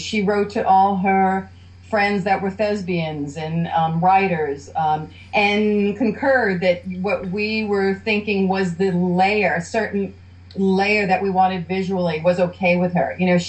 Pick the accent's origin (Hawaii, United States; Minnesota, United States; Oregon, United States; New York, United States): New York, United States; New York City; being a New Yorker and sort of, you know, a book fanatic myself